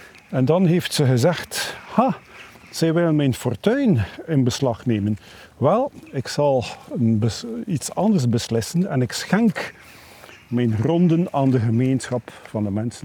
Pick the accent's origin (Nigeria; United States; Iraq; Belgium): Belgium; Flanders; Mijn ouders woonden aan de rand van het bos en ik ben in dat huis geboren en opgegroeid.